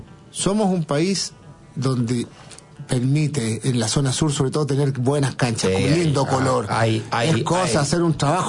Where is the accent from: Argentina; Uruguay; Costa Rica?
Uruguay; Siendo uruguayo, todo lo que quieras, pero pesan igual.